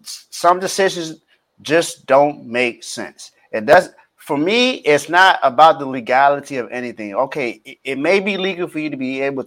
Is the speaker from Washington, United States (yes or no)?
no; Washington, District of Columbia, United States; I'm a father of two. I have two young boys. I was born and raised in Southeast DC.